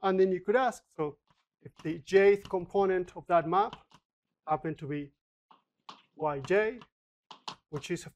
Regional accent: Argentina; I'm from Argentina.

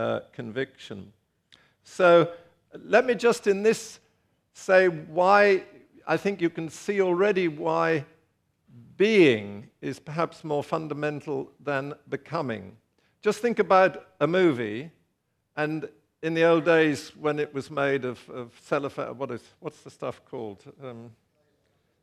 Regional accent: England, United Kingdom; But I would say it's complete and utter nonsense. And I speak as an Englishman.

